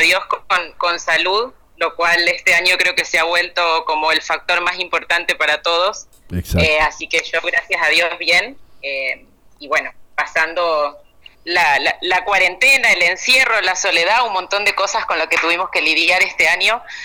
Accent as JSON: {"language": "Spanish", "country": "Argentina", "said": "Como buenos argentinos, sí."}